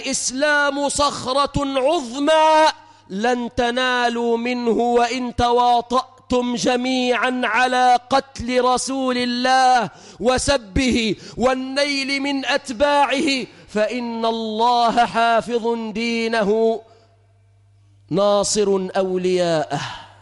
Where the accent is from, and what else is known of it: Egypt